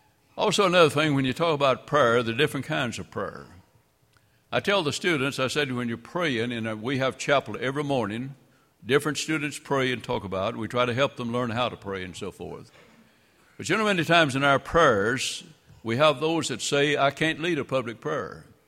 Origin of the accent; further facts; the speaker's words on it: Kentucky, United States; Well, I grew up in Graves County, Kentucky.